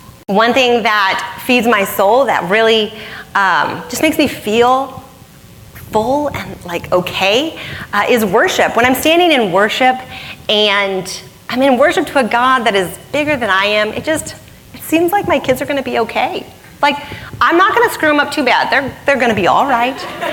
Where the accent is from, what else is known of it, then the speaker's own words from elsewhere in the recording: Arizona, United States; I was born, I was raised in Arizona for all my life, and I love it there.